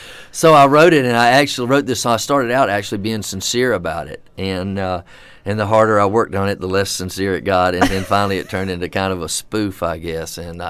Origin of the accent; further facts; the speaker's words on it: Tallahassee, Florida, United States; Well, I'm from Tallahassee. I'm a seventh generation Floridian, and I'm from Tallahassee, Florida.